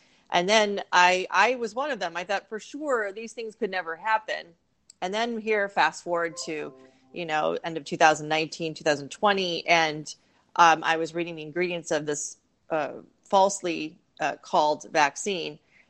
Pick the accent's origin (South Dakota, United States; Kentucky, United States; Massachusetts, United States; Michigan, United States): Michigan, United States; now in Georgia, United States; So I still live in Georgia, but I'm from Michigan.